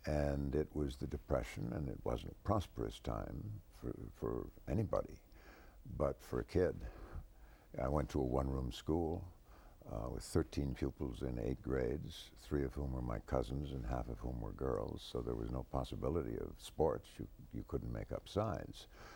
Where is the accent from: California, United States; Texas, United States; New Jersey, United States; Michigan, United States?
Michigan, United States; also born or lived in Illinois; Yes, and raised in Michigan.